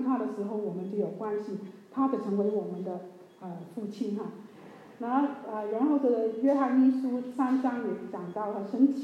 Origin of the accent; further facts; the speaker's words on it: China; 我们中国人才可以有机会啊回到神的身边哈